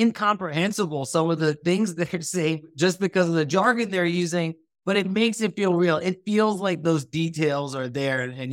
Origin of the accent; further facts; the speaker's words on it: Thailand; now in United States; I am Pakistani, but I grew up in Thailand, but I was born in the U.S. I've lived all over the U.S., right? So it's like, yeah, I am like kind of nomadic.